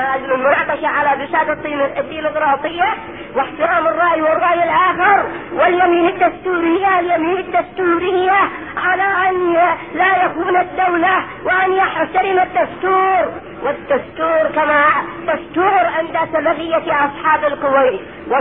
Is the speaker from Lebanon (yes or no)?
no; Yemen; نعم عندنا في اليمن